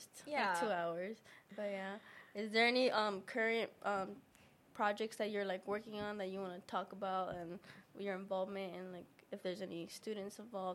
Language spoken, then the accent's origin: English; Fresno, California, United States; Now you're in a nice area, which I can say because I'm from Fresno, so I understand.